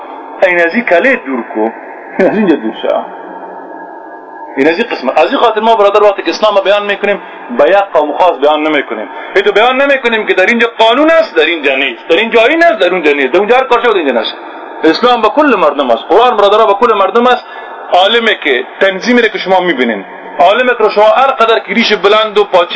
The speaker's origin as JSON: {"language": "Persian", "country": "Afghanistan", "said": "نه، من افغان هستم"}